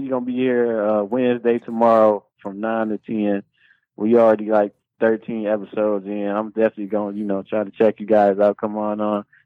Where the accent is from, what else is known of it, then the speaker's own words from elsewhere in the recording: Bangladesh; I'm from Bangladesh.